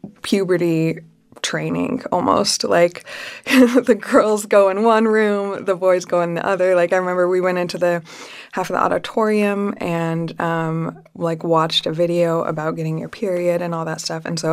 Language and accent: English; Salt Lake City, Utah, United States; Yeah, I grew up in Salt Lake City, Utah. I wasn't Mormon, but I grew up surrounded by the Mormon culture, I guess.